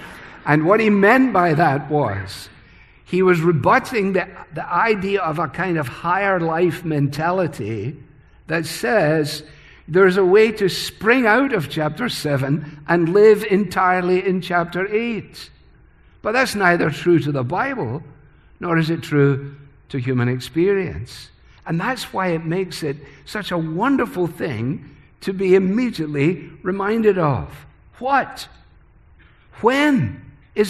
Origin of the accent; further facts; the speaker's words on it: Scotland, United Kingdom; cost me 150 euros, which as a Scotsman is a very big stretch, I have to tell you.